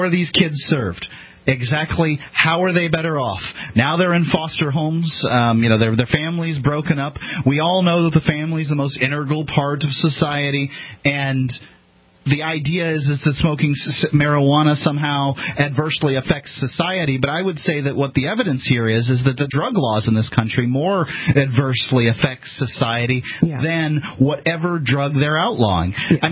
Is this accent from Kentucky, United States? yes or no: no; Florida, United States; It's always in Florida. I'm from Florida.